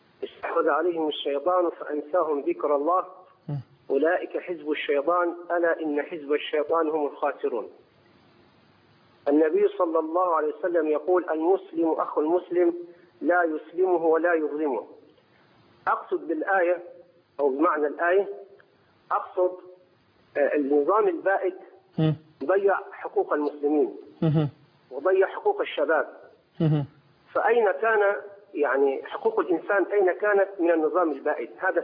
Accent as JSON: {"language": "Arabic", "country": "Egypt", "said": "أنا مصري كنت إمام مسجد في السعودية."}